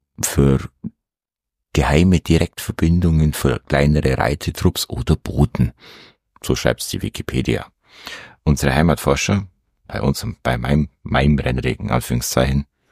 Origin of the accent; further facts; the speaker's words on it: Tapfheim, Bavaria, Germany; Da, Tapfheim, wo ich aufgewachsen bin.